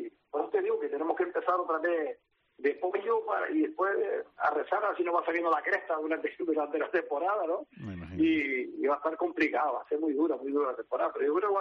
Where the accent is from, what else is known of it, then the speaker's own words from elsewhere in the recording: Canary Islands, Spain; somos 3 canarios los que estamos en esa categoría